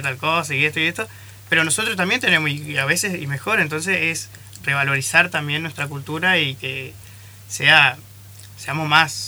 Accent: Buenos Aires, Argentina; born there; Claro, o sea, nací en Buenos Aires, no estuve mucho tiempo.

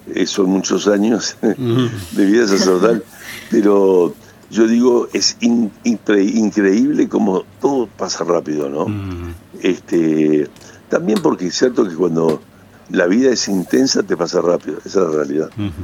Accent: Paraná, Entre Ríos, Argentina; yo soy del Paraná, esta es la realidad. Todos los lugares que estuve, y ahora vivo enfrente del Paraná

